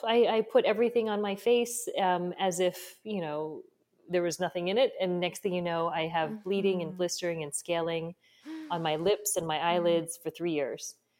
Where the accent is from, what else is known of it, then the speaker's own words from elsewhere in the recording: United States; and I'm not Japanese, I'm Taiwanese American, but I ended up in Japan